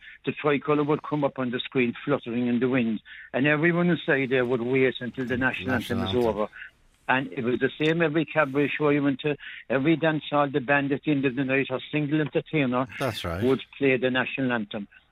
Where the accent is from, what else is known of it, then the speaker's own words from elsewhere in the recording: Ireland; I'm entitled to fly as an Irish, sovereign Irish citizen, sovereign Irish Republican, to fly my tricolour outside my property any time I want.